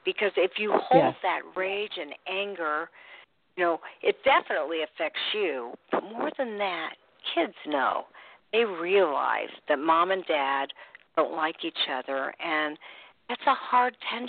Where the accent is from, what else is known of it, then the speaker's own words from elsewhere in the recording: Indianapolis, Indiana, United States; I'm from Indianapolis, and it's Indy Kids